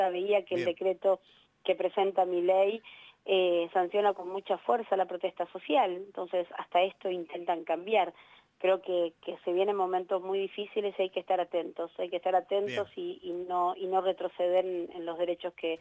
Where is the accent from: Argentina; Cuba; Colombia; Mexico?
Argentina; Buenos Aires; yo soy legisladora porteña